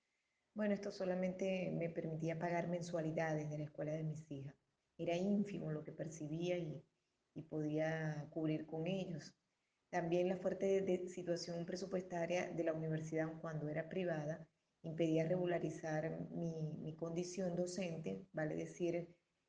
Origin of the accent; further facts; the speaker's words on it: Venezuela; now in Dominican Republic; a comparación con el país de donde vengo, que es Venezuela, son todavía competitivos.